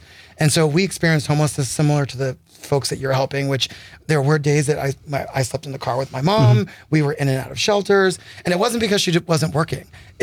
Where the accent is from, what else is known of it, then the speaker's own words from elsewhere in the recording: New England, United States; I grew up in New England and did various types of things.